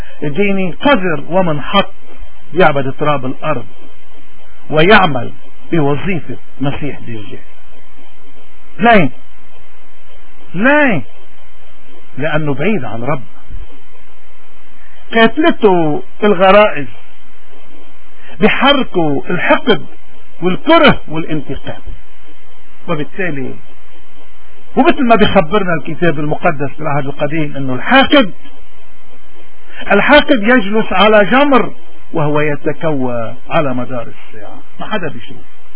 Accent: Lebanon; يا هل ترى نحن كلبنانيين قياديين عم يعملوا مصلحة لبنان؟ ابدا.

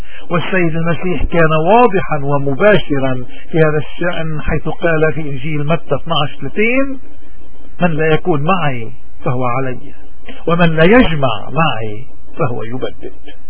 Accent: Lebanon; واجبنا الإيماني والوطني كلبنانيين سياديين وأحرار أن نتحلى بالشجاعة

